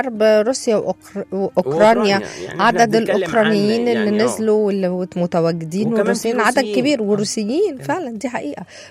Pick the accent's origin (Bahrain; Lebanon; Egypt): Egypt; وعلى فكرة ده مش كلامنا وشعورنا كمصريين بس، الإحساسنا وانتمائنا لدولتنا وحبنا ليها